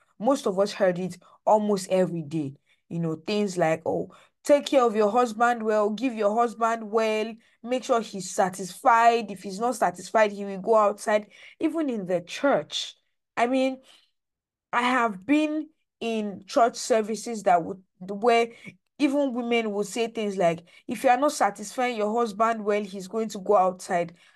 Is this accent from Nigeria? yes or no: yes; Nigeria; my experience growing up in Nigeria